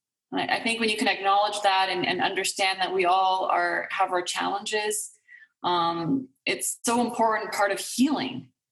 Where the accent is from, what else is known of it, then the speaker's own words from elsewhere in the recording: Ottawa, Ontario, Canada; moved away as an adult; I grew up in Ottawa, but I left alone, difficult family background. So I moved to Toronto after high school at 19 alone and lived in a rooming house.